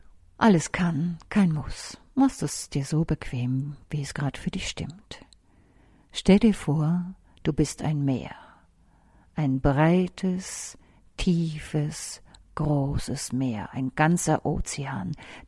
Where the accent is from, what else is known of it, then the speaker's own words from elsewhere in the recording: Hamburg, Germany; Also ich bin ja Hamburgerin